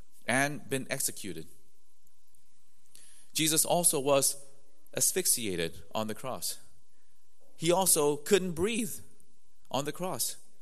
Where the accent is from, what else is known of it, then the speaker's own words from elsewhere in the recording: South Korea; I grew up with that in Korea.